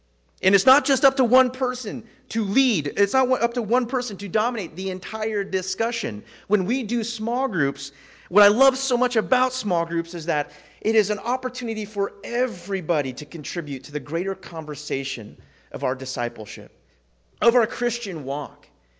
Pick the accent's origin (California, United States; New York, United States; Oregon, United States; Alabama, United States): California, United States; I'm a California boy. I grew up in Northern California.